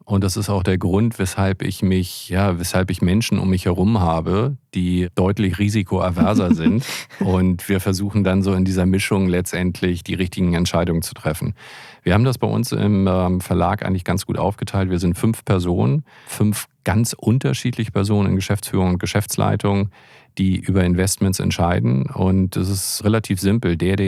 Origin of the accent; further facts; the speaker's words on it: Hamburg, Germany; ich bin ja Hamburger